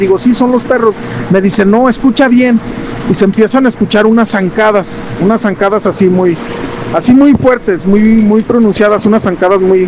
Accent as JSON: {"language": "Spanish", "region": "Aguascalientes", "country": "Mexico", "said": "Yo soy de Aguascalientes."}